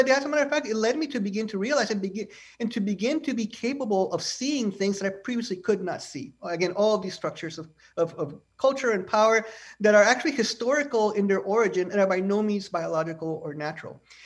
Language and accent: English; Guatemala; English is a second language; I was born in Guatemala, Central America, and I myself was born and raised in an ethnic group that calls itself Ladino, not Latino with a T, but Ladino with a D.